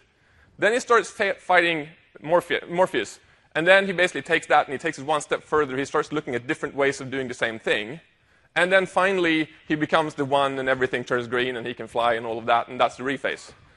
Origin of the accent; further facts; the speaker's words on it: Sweden; English is a second language; I am from Sweden, by the way. So if you don't hear and understand what I'm saying, tough.